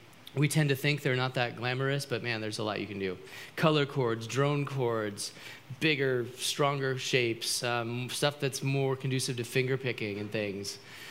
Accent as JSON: {"language": "English", "region": "West Coast", "country": "United States", "lives_now": "Florida, United States", "said": "I'm from the West Coast, played"}